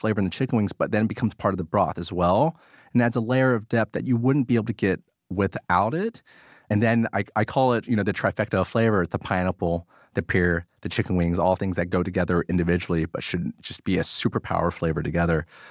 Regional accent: Dallas, Texas, United States; how arrogant I was as an American kid who happened to be Vietnamese, that happened to have parents that escaped the Vietnam War at the end of the war to afford me a better life in Dallas, Texas.

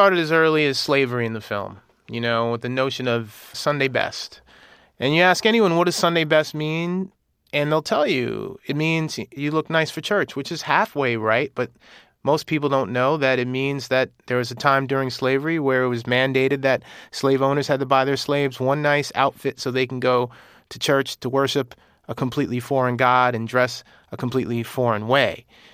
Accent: Queens, New York, United States; thinking about growing up in Astoria, Queens

